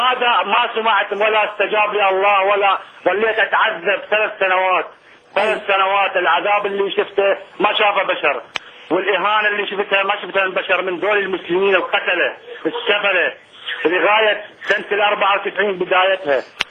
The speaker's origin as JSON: {"language": "Arabic", "country": "Iraq", "said": "أنا من العابرين وأنا عراقي الجنسية"}